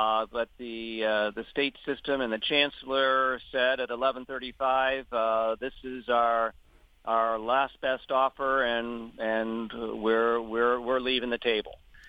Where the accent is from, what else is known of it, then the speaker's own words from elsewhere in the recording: Lock Haven, Pennsylvania, United States; I'm from Lock Haven, PA, and I'm a spokesperson for our particular chapter here.